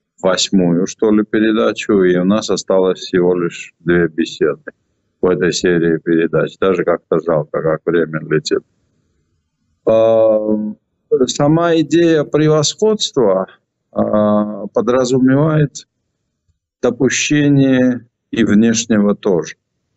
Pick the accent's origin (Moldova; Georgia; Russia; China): Georgia; Я очень плохой, как всякий грузин, планер чего-то